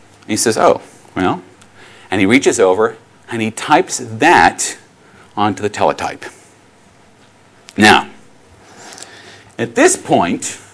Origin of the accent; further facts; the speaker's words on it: Rhode Island, United States; I was a young geek growing up in Rhode Island, suburban Rhode Island, which is this area over by Boston in Massachusetts in North America.